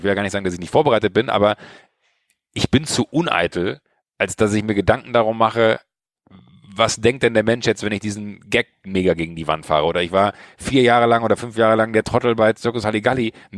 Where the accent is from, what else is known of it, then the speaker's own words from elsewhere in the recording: Schwalmtal, North Rhine-Westphalia, Germany; ich bin in Schwalmtal groß geworden, ich bin ein kleiner Junge vom Dorf